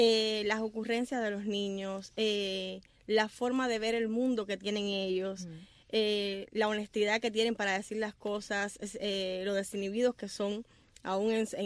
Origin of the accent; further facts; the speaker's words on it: Cuba; porque yo soy educadora de Cuba